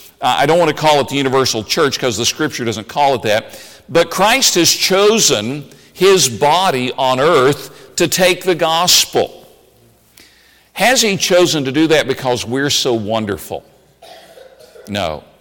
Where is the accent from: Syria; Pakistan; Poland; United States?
United States; Tennessee; I grew up in Tennessee. I was the fourth of five children